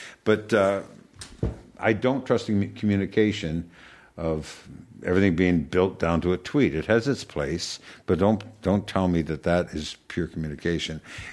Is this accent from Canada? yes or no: yes; Canada; I'm Canadian.